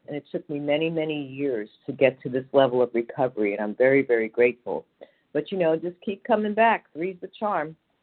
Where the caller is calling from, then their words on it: New York, United States; I'm gratefully recovered here in New York.